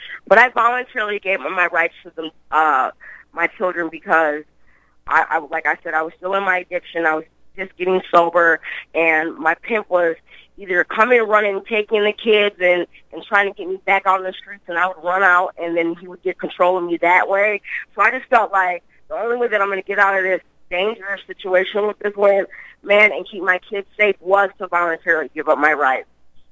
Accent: Litchfield, Minnesota, United States; now in Minneapolis, United States; All right, so basically my story, I grew up in Litchfield, Minnesota, a city called Litchfield, Minnesota.

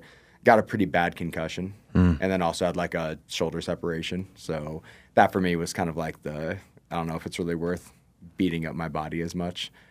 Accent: Louisville, Kentucky, United States; I'm from Louisville originally.

